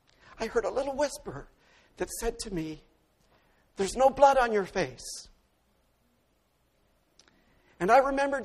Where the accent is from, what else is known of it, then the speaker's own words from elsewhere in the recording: Hamilton, Ontario, Canada; when I grew up in Hamilton, we were very close to the Niagara Fruit Belt.